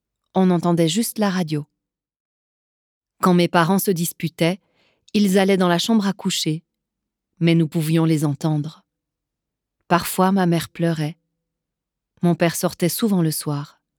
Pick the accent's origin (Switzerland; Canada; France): Switzerland; Yverdon-les-Bains, Vaud; j'ai 35 ans et je vis à Yverdon. J'ai deux enfants et je suis divorcée. J'ai grandi à Yverdon avec mon grand frère.